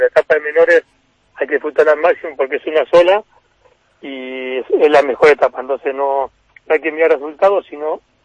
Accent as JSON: {"language": "Spanish", "country": "Argentina", "said": "como todo argentino, fanático del fútbol, iba a entrenar con el equipo de mi ciudad"}